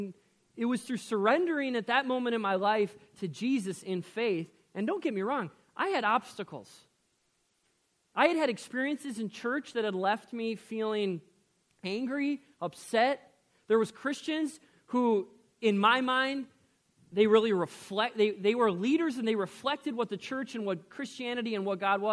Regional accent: Maple Plain, Minnesota, United States; I grew up on Maple Plain. I never thought I would live in Delano.

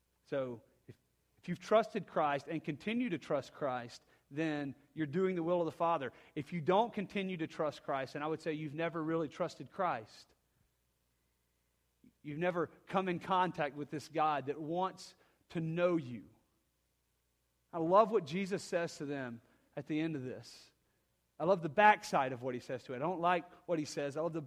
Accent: Tuscaloosa, Alabama, United States; Growing up in Tuscaloosa, you're one of the most obnoxious Alabama fans that you can be

